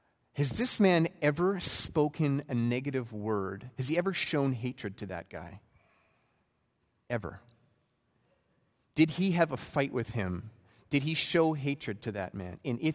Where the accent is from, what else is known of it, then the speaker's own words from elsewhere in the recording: Alberta, Canada; I'm from Alberta. I really believe that it's not a sin to kill an animal.